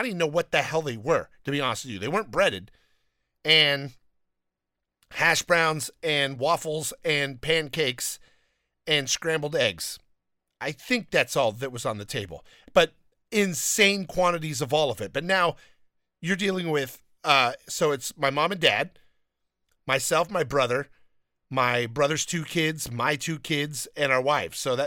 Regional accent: Downey, California, United States; You know why? I grew up in Downey and eating Mexican food, and I love Mexican food

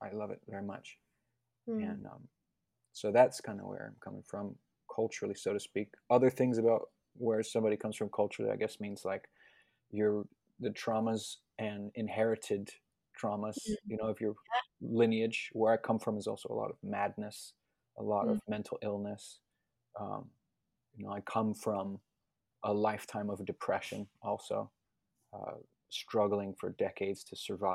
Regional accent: Miami, Florida, United States; You know, I was born and raised in Miami, which behind the veil of metropolis is actually a very rich natural landscape.

